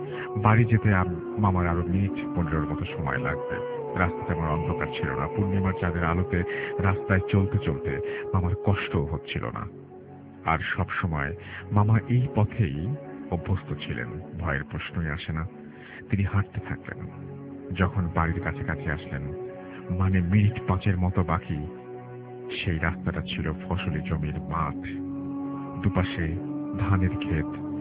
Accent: Dhaka, Dhaka Division, Bangladesh; আমার বাসা যাত্রাবাড়ি এলাকার পার্শ্ববর্তী ধোলাইপাড় এলাকায়। আমার গ্রামের বাড়ি হলো ঢাকা জেলার নবাবগঞ্জ থানার হরিশকুল নামক গ্রামে। জন্মস্থান ঢাকাতেই এবং সব কিছু ঢাকাতেই।

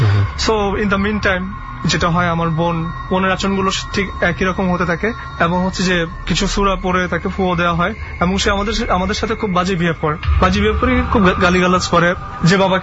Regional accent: Dhaka, Dhaka Division, Bangladesh; আমি ধানমন্ডি জিগাতলা থেকে এসেছি।

